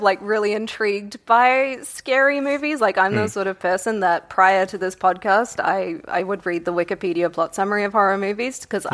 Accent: Northern Territory, Australia; I'm from the Northern Territory.

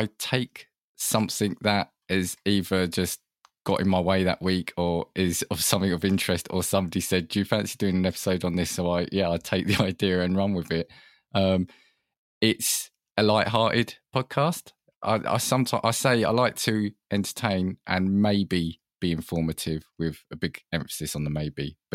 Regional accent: East of England, United Kingdom; No, I'm from the Hertfordshire-Bedfordshire border.

